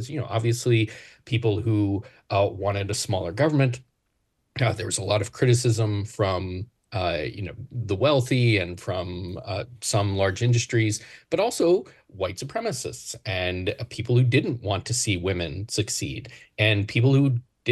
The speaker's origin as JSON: {"language": "English", "region": "Tennessee", "country": "United States", "tie": "born or raised there", "said": "You know, I grew up in Tennessee, and my family goes way back in Appalachia and rural parts of the country."}